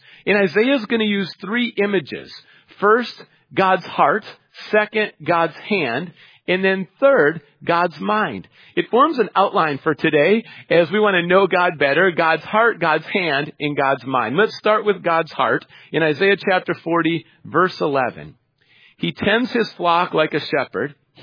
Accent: Minneapolis, Minnesota, United States; also born or lived in St. Paul; I grew up in Minneapolis and St. Paul, the Twin Cities, Minnesota

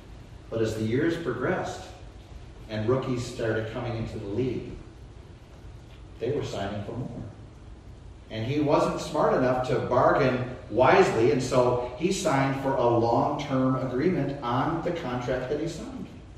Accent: Chicago, Illinois, United States; growing up in Chicago, the Bulls of the 90s pretty much were a dynasty.

